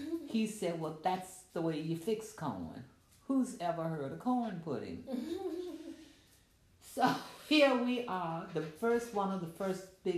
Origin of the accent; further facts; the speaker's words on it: Roanoke, Virginia, United States; Oh, I grew up in Roanoke, Virginia. And Roanoke is very different from Petersburg.